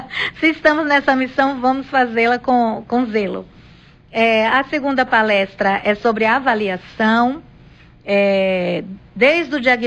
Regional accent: Northeast Region, Brazil; como nordestina que sou e nordestino que somos

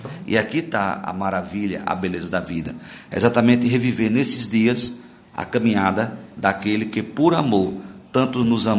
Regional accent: Poços de Caldas, Minas Gerais, Brazil; Como criança e como adolescente, nós viemos de Poços, de a pé, para subir aqui o Cruzeiro.

